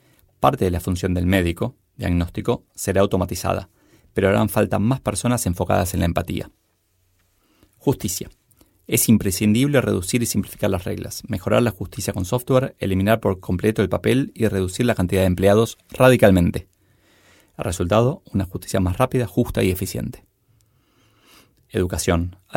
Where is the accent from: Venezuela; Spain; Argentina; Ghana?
Argentina; Creo que nos falta discusiones en mi país, en la Argentina